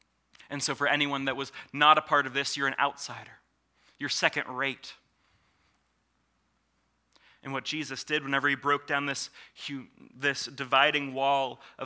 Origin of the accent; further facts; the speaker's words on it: Pittsburgh, Pennsylvania, United States; Well, I am an American. I'm a Pittsburgher.